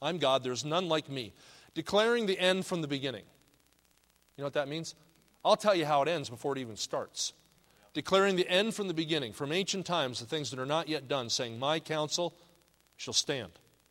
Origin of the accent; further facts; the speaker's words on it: New Jersey, United States; now in Kansas City, United States; Just like me, I grew up in New Jersey, but I've lived in Kansas City now longer than I've lived in New Jersey.